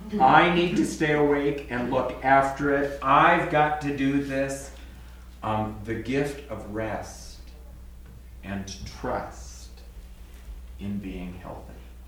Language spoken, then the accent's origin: English; Midwest, United States; I come from the Midwest, where there are always farmers in the congregation. We're into production.